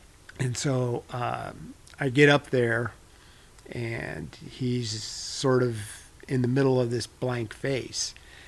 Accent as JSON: {"language": "English", "region": "California", "country": "United States", "tie": "born or raised there", "also_born_or_lived": "Nebraska", "said": "I grew up in California. Well, I was born in Nebraska, but grew up in California from age 6 on."}